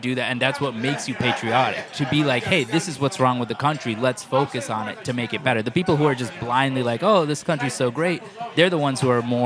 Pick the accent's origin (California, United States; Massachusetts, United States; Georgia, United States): Massachusetts, United States; Worcester; I grew up in Worcester, Massachusetts. Very meritocratic city.